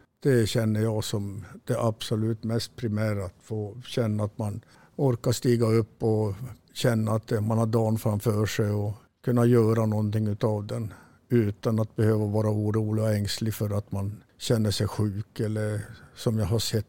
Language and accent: Swedish; Kiruna, Norrbotten County, Sweden; som Kirunabo dessutom så borde man ju dricka kaffe